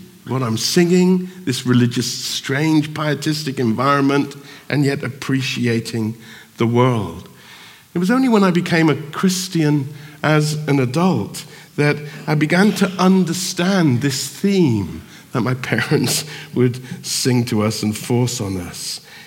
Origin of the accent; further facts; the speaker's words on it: Plymouth, South West England, United Kingdom; also born or lived in Bristol / Somerset; I was born in Bristol and then spent 10 years in Plymouth and then moved back up to Somerset. But growing up as a young boy in Plymouth was, we lived in the city